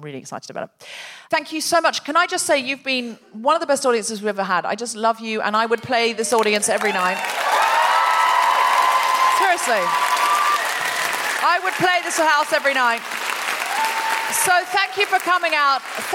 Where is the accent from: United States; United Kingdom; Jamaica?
United Kingdom; no one wants to start it because we're British.